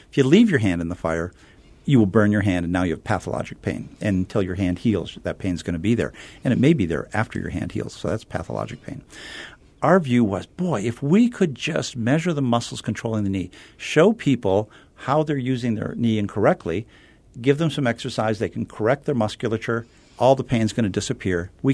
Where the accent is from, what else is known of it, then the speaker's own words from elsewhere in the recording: Detroit, Michigan, United States; I was raised in Motown in Detroit, Michigan, and if you're decent at science and mathematics, you almost have to become an engineer in Detroit.